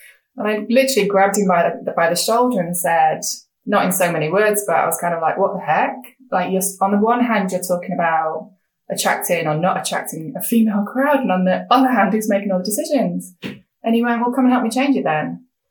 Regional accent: England, United Kingdom; I'm a woman, I'm not Korean, I'm English

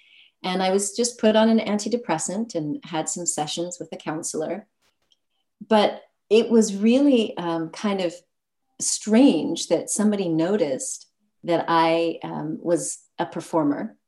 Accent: United States; now in France; Well, I am American, but I'm living in the south of France, just by way of context. And growing up in America, I had sort of the typical programming

